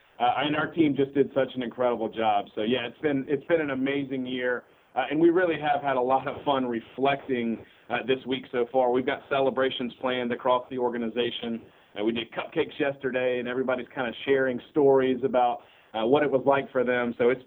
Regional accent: Pensacola, Florida, United States; but I grew up here in Pensacola

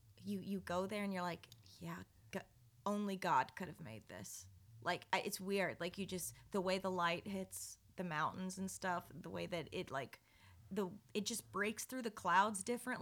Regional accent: Illinois, United States; growing up in Illinois, I was doing dive bars and stuff just like she was.

